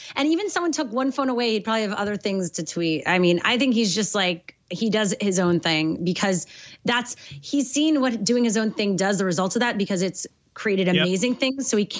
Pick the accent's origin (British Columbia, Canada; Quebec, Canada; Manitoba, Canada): Quebec, Canada; Montreal; I actually haven't, although she is Canadian and I'm from Montreal.